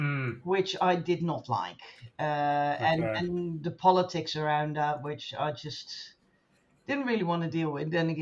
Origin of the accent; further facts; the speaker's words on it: Netherlands; I'm from the Netherlands.